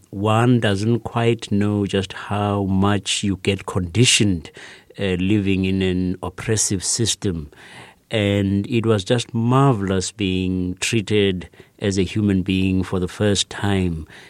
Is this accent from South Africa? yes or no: yes; Johannesburg, Gauteng, South Africa; I grew up in the province called the Transvaal, which is one of the four provinces of the Republic of South Africa, mainly in and around Johannesburg.